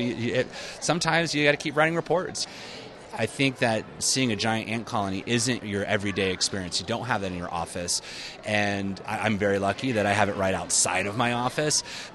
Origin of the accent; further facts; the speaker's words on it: Florida, United States; You know, I'm from Florida. So I grew up in a rural environment that was so hot that you never went outside